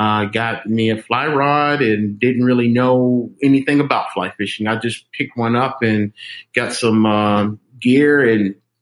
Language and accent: English; Austin, Texas, United States; also born or lived in Cuero, United States; I was born and raised in Texas, born out of Cuero, Texas, and raised up in Austin, Texas.